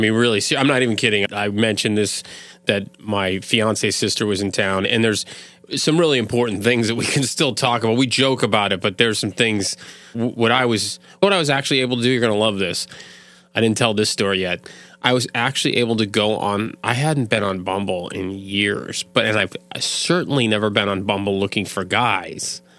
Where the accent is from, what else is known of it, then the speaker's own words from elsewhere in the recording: Massachusetts, United States; even where I grew up on Cape Cod